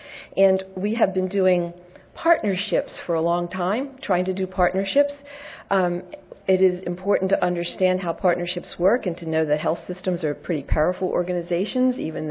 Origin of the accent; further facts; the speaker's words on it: Virginia, United States; I'm from Virginia, so you could figure that out.